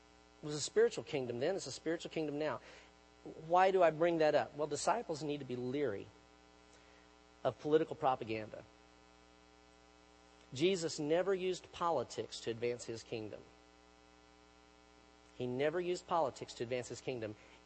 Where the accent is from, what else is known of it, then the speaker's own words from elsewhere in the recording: United States; it doesn't even matter that I'm an American